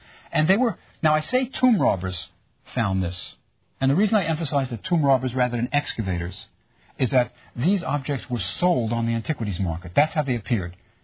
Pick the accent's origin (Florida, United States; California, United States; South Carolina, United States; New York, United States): New York, United States; New York City; you know, I'm from New York, from the city. I know nothing about plants.